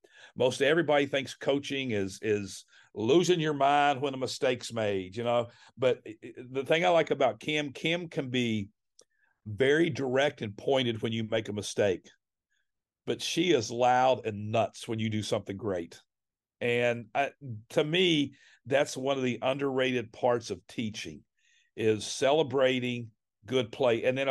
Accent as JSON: {"language": "English", "region": "West Virginia", "country": "United States", "tie": "born or raised there", "said": "but I grew up in West Virginia."}